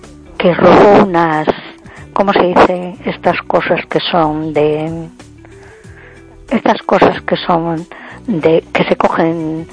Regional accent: A Coruña, Galicia, Spain; de Coruña.

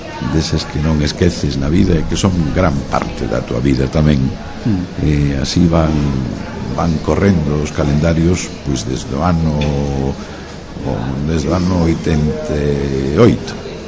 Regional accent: Galicia, Spain; aproveitando non só que estou na miña terra, sino que estou tamén nun medio galego

